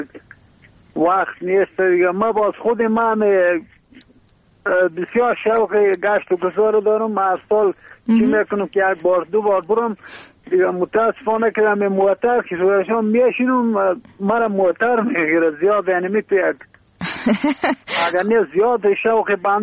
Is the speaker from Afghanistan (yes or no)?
yes; Bamyan, Afghanistan; دیگه ما خود راستی از بامیان هستیم